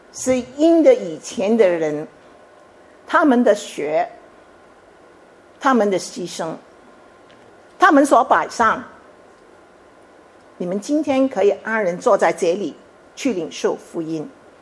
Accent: Chaozhou, Guangdong, China; 因为我们是潮州人，我们是潮州教会。

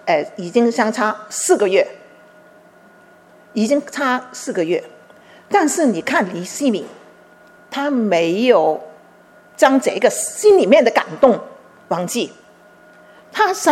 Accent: China; 我们中国人有一句话，伴君与伴虎

